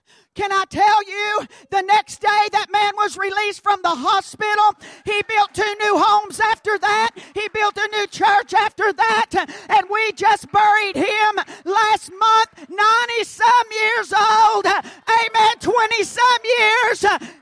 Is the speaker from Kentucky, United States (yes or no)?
yes; Kentucky, United States; Now, you know, we read those scriptures, and I'm from Kentucky, and my English is a little different. My speech doth betray me sometimes.